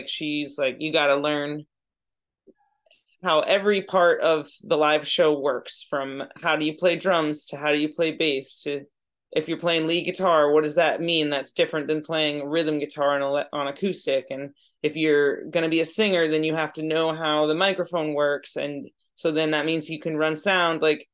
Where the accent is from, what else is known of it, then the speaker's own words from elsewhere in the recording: Northampton, Massachusetts, United States; I think it was a great place to grow up